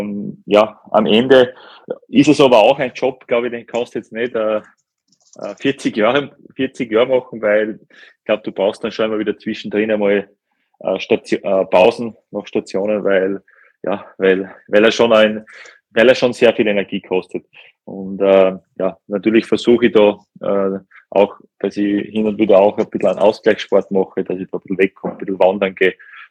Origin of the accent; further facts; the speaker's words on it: Bruck an der Mur, Styria, Austria; diese Region Bruck an der Mur schon auch, ja, wo ich sehr viel verbinde, wo ich aufgewachsen bin und ich komme irrsinnig gern auch wieder heim.